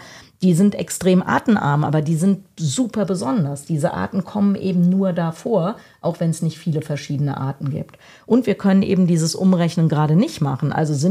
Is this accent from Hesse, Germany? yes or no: yes; Hesse, Germany; da, wo ich aufgewachsen bin, in der Nähe von Frankfurt